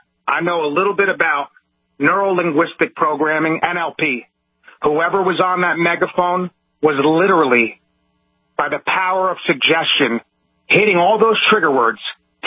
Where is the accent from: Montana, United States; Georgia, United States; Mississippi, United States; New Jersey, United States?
New Jersey, United States; And we are from Jersey, and I went with 5 strong.